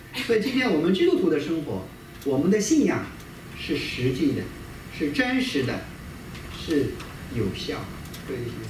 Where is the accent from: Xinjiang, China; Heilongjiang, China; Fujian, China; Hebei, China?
Xinjiang, China; 我们新疆人经常吃拌面